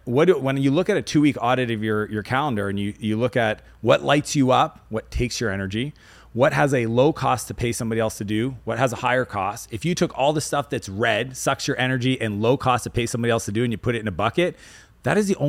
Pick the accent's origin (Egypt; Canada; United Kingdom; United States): Canada; I came from Canada, so that's like a real trip.